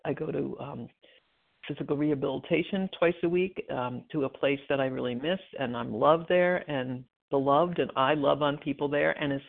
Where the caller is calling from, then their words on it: New Jersey, United States; from New Jersey. Recovered compulsive overeater.